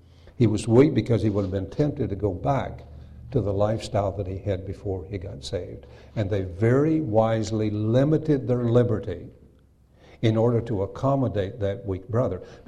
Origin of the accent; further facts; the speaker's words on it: West Virginia, United States; I came originally from West Virginia. I was born and raised there.